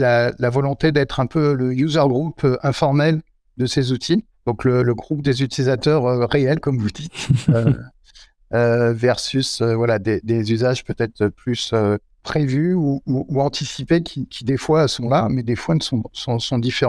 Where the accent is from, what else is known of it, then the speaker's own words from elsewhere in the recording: France; nous sommes des Frenchies bien français.